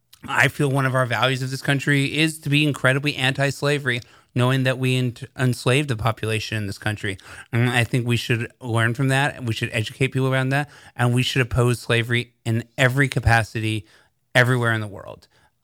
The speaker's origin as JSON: {"language": "English", "country": "United States", "said": "And as American, I'm very ashamed of that."}